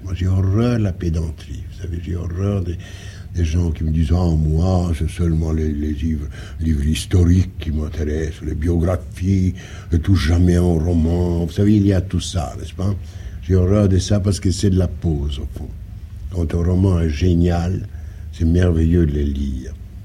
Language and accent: French; Poland; Je suis polonais.